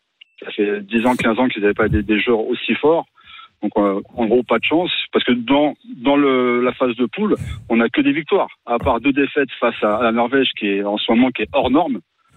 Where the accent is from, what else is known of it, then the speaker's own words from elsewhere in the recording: Catania, Sicily, Italy; La Sicile.